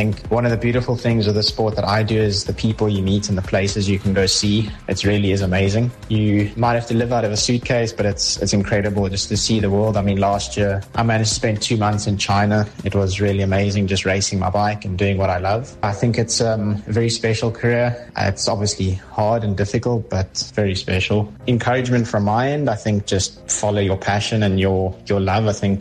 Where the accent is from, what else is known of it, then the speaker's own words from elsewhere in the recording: Paarl, Western Cape, South Africa; now in Girona, Spain; I'm from Paul, South Africa, but currently in Girona, Spain. I've been in Spain now for just under 3 weeks.